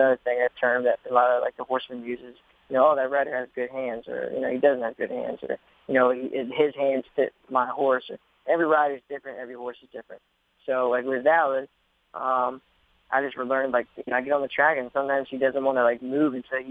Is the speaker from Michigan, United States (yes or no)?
no; Maryland, United States; But then again, I grew up in Maryland, so like I also know you got to be patient with the horses.